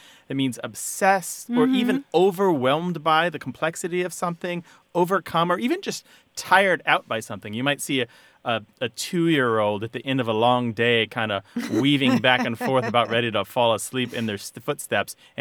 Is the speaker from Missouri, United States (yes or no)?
yes; Missouri, United States; I grew up knowing this in Missouri